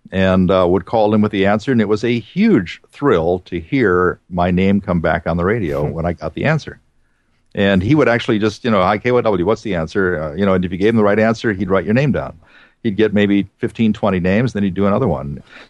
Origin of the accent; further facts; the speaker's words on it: Cleveland, Ohio, United States; there was a DJ who I greatly admired growing up in Cleveland.